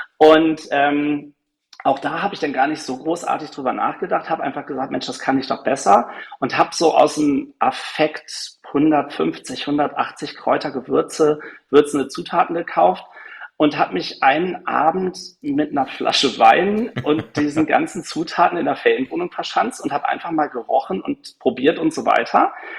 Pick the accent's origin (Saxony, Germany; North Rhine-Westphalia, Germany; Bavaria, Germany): North Rhine-Westphalia, Germany; Und dann ja, war halt die Wahl Eifel oder Ostwestfalen, wo ich herkomme.